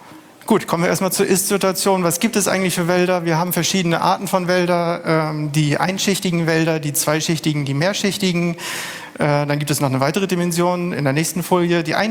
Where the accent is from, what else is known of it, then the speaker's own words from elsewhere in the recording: Lübeck, Schleswig-Holstein, Germany; Ich komme aus Lübeck